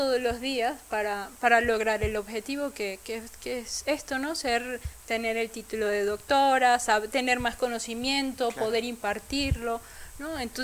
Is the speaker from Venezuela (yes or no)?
yes; Caracas, Capital District, Venezuela; yo vengo de Caracas y pues sí, la temperatura promedio es 28 grados